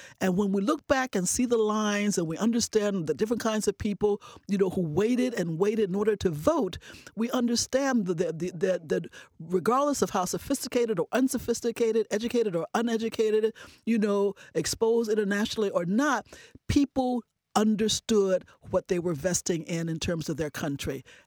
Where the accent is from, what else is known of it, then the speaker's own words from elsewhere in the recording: Columbus, Ohio, United States; I was born and raised in Columbus